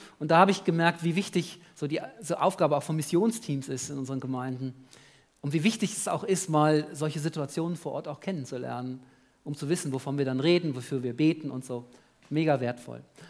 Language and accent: German; Germany; now in Switzerland; Ich habe mich manchmal nicht getraut, mich als Deutscher auszugeben. Bin auch schon über 20 Jahre in der Schweiz. Dann darf man sagen, ich komme aus der Schweiz, oder?